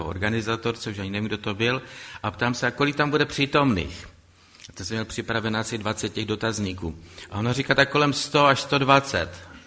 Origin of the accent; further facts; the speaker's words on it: Frýdek-Místek, Moravian-Silesian Region, Czechia; born there; now in Bohumín, Czechia; Bydlím v Bohumíně, mé rodiště bylo, narodil jsem se ve Frýdku Místku, takže trošku tady ten kraj trošičku znám.